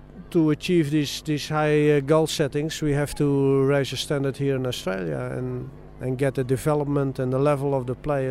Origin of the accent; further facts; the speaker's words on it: Utrecht, Netherlands; English is a second language; several teams like Utrecht, which is my hometown team